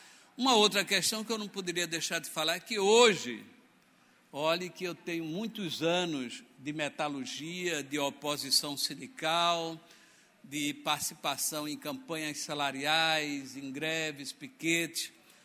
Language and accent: Portuguese; Pernambuco, Brazil; como pernambucano e nordestino, julgo fundamental em nossos dias